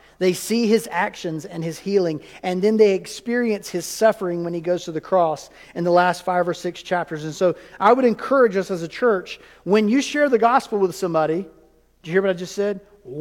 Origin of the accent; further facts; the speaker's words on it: North Carolina, United States; because I'm from the Piedmont. Y'all call it the flatlands. It's really not as flat. You keep going toward the coast, it gets flatter, right, Jan?